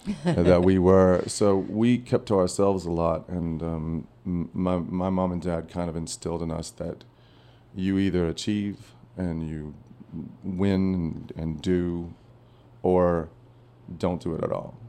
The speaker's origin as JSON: {"language": "English", "town": "Cary", "region": "North Carolina", "country": "United States", "tie": "born or raised there", "lives_now": "New York, United States", "said": "I was, when I grew up in Cary, it was the old kind of Mayberry"}